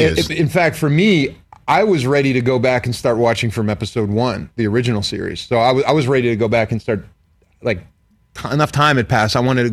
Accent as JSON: {"language": "English", "town": "Pittsburgh", "region": "Pennsylvania", "country": "United States", "said": "I'm from Pittsburgh. We don't do that."}